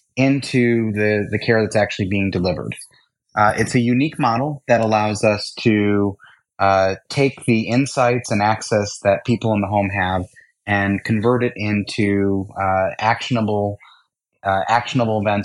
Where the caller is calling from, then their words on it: New York, United States; New York, New York.